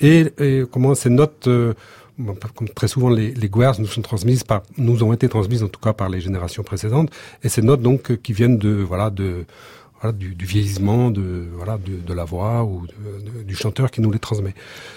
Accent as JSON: {"language": "French", "town": "Santec", "region": "Brittany", "country": "France", "tie": "born or raised there", "said": "je suis originaire de Santec où 95% de la population parlait breton."}